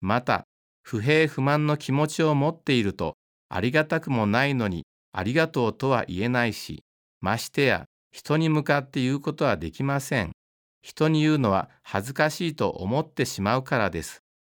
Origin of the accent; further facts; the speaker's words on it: Aichi, Japan; 私は地元の愛知県教科部で働くことになり